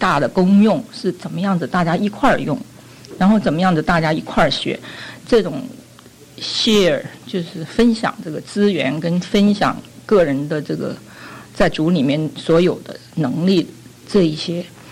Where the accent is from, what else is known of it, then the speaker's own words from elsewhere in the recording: China; 因为我们中国人从我原来是教书的，有一种家国的抱负